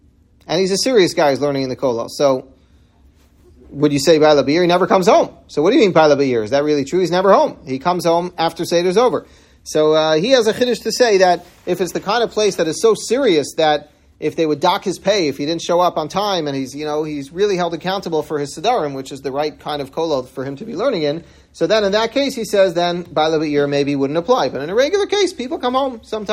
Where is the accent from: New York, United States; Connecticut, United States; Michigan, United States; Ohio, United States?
New York, United States; New York City; I grew up in Washington Heights. That's one part of New York City.